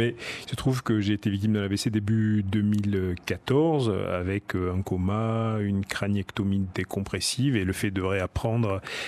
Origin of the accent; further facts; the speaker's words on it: Bordeaux, Nouvelle-Aquitaine, France; Parce qu'on est de Bordeaux, en Nouvelle-Aquitaine